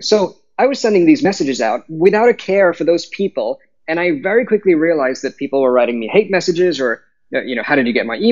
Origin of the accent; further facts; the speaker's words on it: Lagos, Nigeria; now in United Kingdom; when I was growing up in Lagos, I started to play an Indian instrument called the tabla, much towards the end of my time in Lagos and then the whole of my time in the UK.